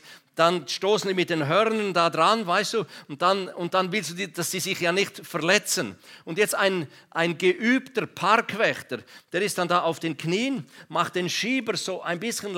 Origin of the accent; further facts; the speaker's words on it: Graubünden, Switzerland; im Nationalpark im Graubünden, wo ich aufgewachsen bin